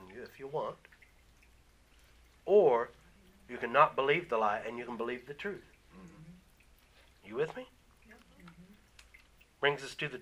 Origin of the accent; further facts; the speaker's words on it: Kansas, United States; I grew up in Kansas. I knew the world was flat because that is what I saw everywhere.